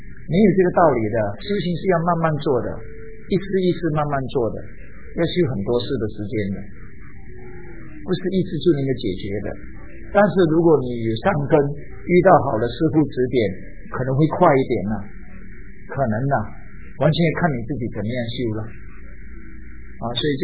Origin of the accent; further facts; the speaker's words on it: China; 我们中国人呢，到处不只是这里失无，我到处去。